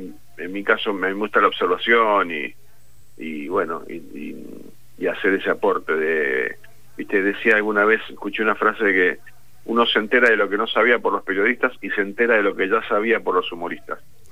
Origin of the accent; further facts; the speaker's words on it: Rosario, Santa Fe, Argentina; Yo viví en Rosario, nací en Barrio Ludueña. Que es muy barrio, es muy, digamos, ferroviario, vías, ¿viste? Inundación. Muy cero glamour.